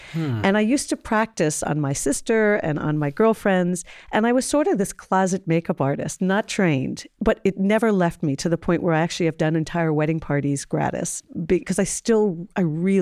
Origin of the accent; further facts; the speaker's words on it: New York City, New York, United States; So as a New Yorker versus someone living in Tokyo, I have a very different set of influences.